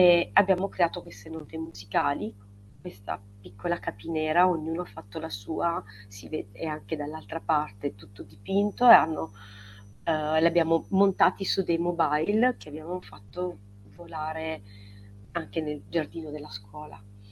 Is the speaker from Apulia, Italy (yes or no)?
yes; Apulia, Italy; mentre facevo su e giù dalla mia terra, dalla Puglia